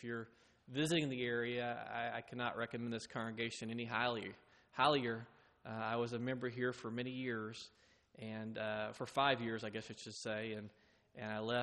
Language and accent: English; Fort Worth, Texas, United States; And growing up in Fort Worth, I didn't realize there were two 35s.